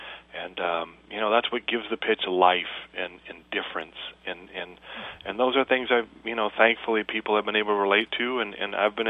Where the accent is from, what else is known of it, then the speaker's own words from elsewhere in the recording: Flint, Michigan, United States; And growing up in Flint, Michigan, we had a lot of great athletes.